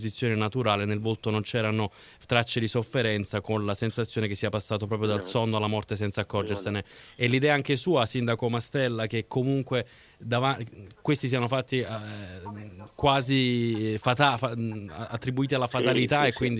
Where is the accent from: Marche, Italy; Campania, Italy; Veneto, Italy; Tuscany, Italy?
Campania, Italy; Naples; io sono napoletano